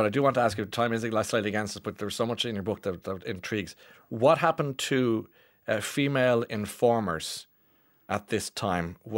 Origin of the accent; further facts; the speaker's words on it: Newcastle West, County Limerick, Ireland; In my hometown of Newcastle West, a tan joined a respected member of the community to deliver Christmas presents to children in the poorest part of the town in late December 1920.